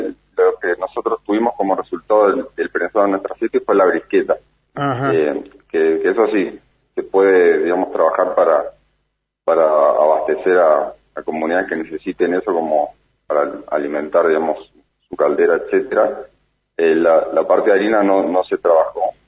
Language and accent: Spanish; Bariloche, Río Negro, Argentina; Nosotros, yo soy de Bariloche